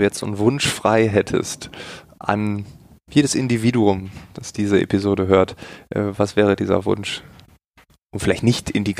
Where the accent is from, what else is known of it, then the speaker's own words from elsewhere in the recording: Lower Saxony, Germany; er wohnt in Ostfriesland, in einem kleinen Dorf, wo ich groß geworden bin